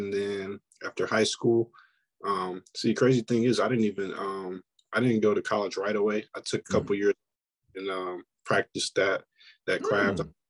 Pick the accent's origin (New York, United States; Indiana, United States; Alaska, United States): Indiana, United States; I'm from Indiana.